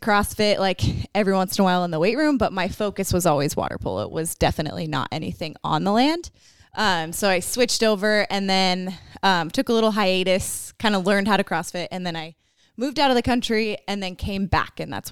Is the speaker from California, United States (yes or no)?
yes; Concord, California, United States; Yeah. I grew up in Concord, California.